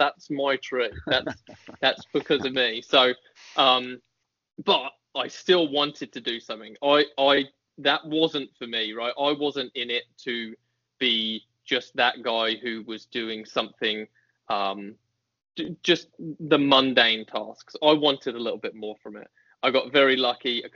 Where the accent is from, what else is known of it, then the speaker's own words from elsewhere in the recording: Leighton Buzzard, East of England, United Kingdom; And I come from Leighton Buzzard. There's only one way through Leighton Buzzard.